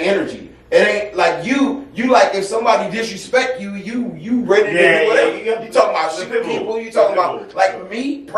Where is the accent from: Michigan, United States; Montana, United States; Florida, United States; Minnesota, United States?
Michigan, United States; Detroit; No, as a kid, I grew up in Detroit, so I had to fight.